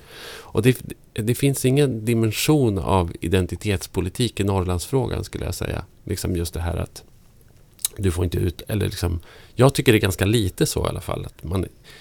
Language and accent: Swedish; Gävleborg County, Sweden; jag har ju min ikoniska norrländska man, och det är Peter Stormare som jag kommer från samma by som.